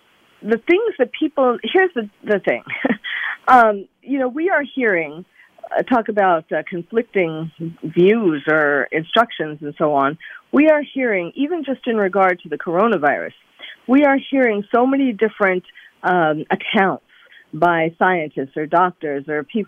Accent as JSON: {"language": "English", "region": "New York", "country": "United States", "tie": "born or raised there", "said": "I know I'm a New Yorker born and bred."}